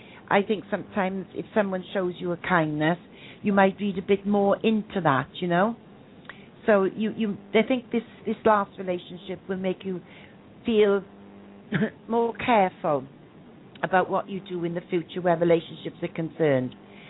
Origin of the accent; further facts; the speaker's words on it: Wales, United Kingdom; accent: broad Welsh; Well, I hope my accent's not getting in the way of any interpretation here. As you guessed, it's a broad Welsh accent, isn't it? Very proud of my heritage.